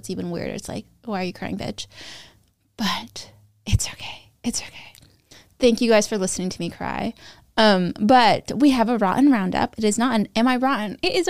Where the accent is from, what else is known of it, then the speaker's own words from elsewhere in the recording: Sacramento, California, United States; I made us Italian cream soda because I grew up near Johnny Carino's, which is like an Italian franchise in Sacramento and probably other parts of the world.